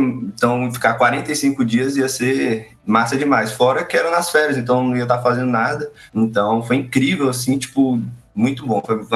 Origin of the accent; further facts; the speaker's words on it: Bahia, Brazil; now in São Mateus, Brazil; Eu sou da Bahia, mas eu faço faculdade aqui no norte do Espírito Santo, São Mateus.